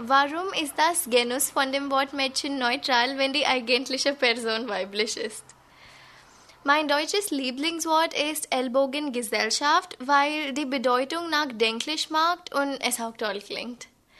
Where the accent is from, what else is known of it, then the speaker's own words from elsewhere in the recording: India; German is a second language; Ich komme aus Indien und ich wurde 1998 geboren.